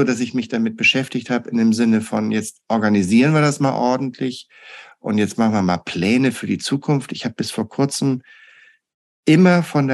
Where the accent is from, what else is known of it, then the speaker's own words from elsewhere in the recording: Hamburg, Germany; Also ich komme aus Hamburg